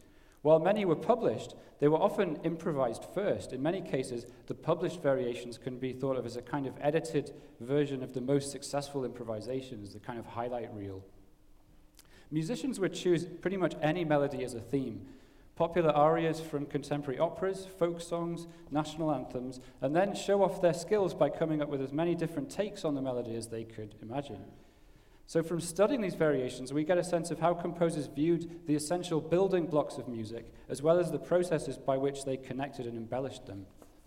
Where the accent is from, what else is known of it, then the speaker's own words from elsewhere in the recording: Newcastle, North East England, United Kingdom; As a boy growing up in Newcastle, England